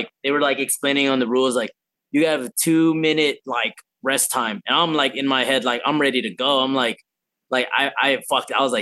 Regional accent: United States; part of like growing up in America, you know, and I go to gyms or I see gyms doing seminars on like people

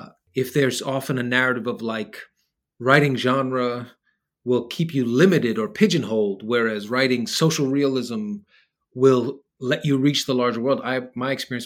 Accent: Queens, New York, United States; The first one was a collection of stories about being a boy growing up in Queens, New York, black and Latino kids growing up in Queens, New York, parents off working all the time.

